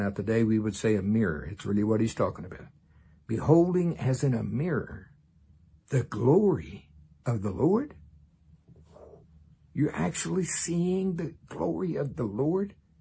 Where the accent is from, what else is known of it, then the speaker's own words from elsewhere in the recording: the South, United States; I'm from the South, you know, we not only believe in y'all, we believe in all y'all.